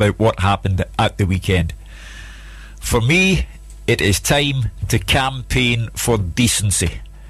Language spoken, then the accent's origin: English; Glasgow, Scotland, United Kingdom; I am a Glaswegian. I have lived in this city for 66 years. The slogan says, people make Glasgow.